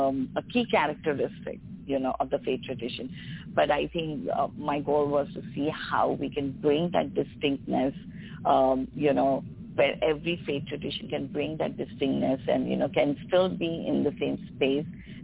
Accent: India; as an Indian, that, you know, when I was growing up in India

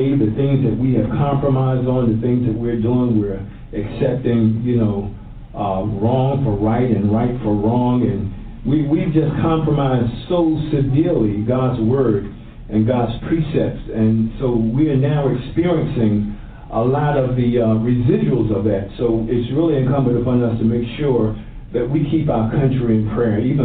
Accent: Virginia, United States; it kind of takes me back, because I was raised in Virginia, and it takes me back to that atmosphere that was going on then

